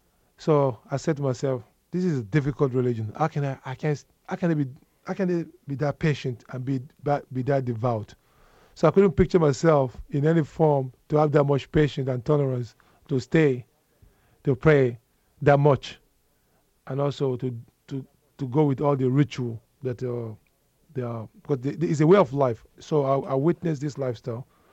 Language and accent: English; Nigeria; Well, growing up in Nigeria was a wonderful experience because we loved to play.